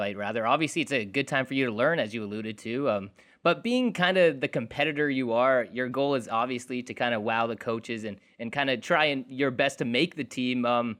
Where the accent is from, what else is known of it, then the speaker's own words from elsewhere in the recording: Canada; I know a lot of people think it's kind of a long shot being a Canadian in professional baseball.